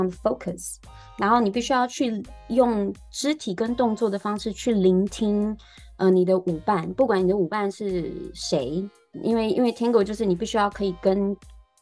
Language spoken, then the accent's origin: Chinese; Taipei, Taiwan; moved away as an adult; now in New York, United States; 我是台北人，然后大概是2013年的时候搬来纽约